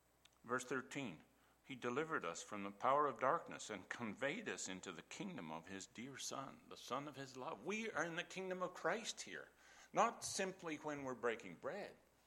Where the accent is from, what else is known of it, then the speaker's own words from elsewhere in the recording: Canada; You know, I'm a Canadian. I was born in Canada.